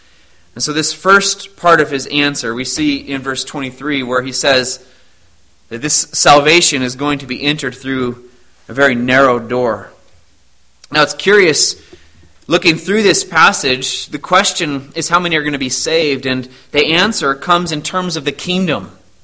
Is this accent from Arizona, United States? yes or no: yes; Arizona, United States; Reminds me of growing up in Arizona, and we used to, with some of my friends, go cave exploring